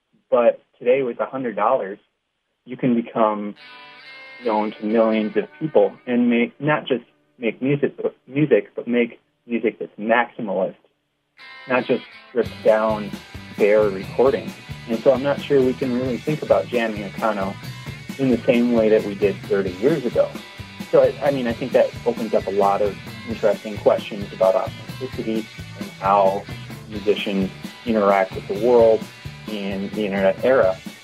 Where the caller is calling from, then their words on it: London, United Kingdom; and I'm calling from London.